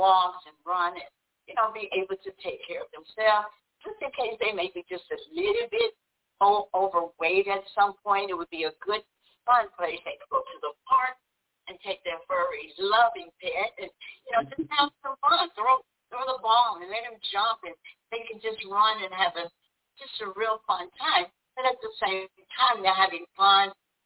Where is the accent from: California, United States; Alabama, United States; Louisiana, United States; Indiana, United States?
Alabama, United States; Birmingham; I'm from Birmingham, Alabama, and right now I work at the healthcare for girls.